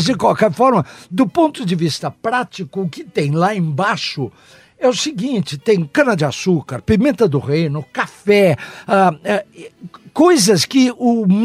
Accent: Brazil; Olha, eu vou confidenciar, como brasileiro fiquei muito orgulhoso

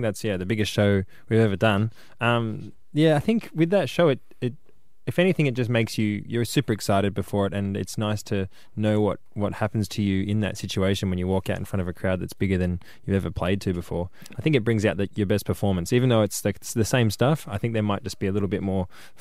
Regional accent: Melbourne, Victoria, Australia; I'm from Melbourne.

